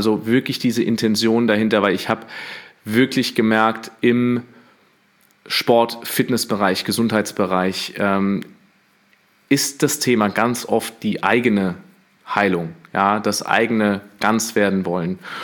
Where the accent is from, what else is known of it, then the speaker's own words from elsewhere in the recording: Hesse, Germany; sagt man bei uns in Hessen